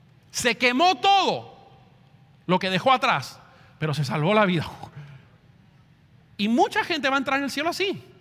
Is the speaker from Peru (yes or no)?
no; Argentina; now in Miami, United States; Yo, como buen argentino, creo que se lo merecía